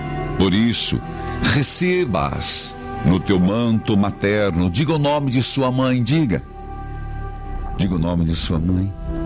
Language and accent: Portuguese; Paraíso do Norte, Paraná, Brazil; Paraíso do Norte. Tá certo isso? Bom, minha cidade natal, gente.